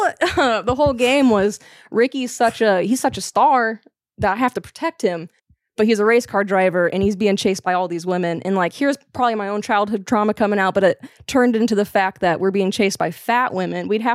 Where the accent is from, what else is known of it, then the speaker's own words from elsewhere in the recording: Melcher-Dallas, Iowa, United States; I'm growing up in Southern Iowa. It's called Melcher, Dallas. Very small.